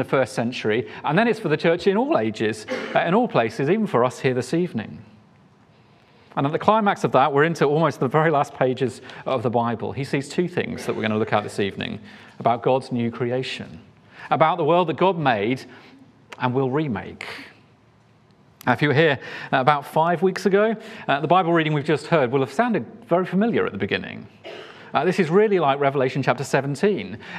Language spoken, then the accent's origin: English; Yorkshire and the Humber, United Kingdom; also born or lived in South of England; I'm a Yorkshireman, not that you can tell from my accent. I lived down south for most of my life before coming back up to this area.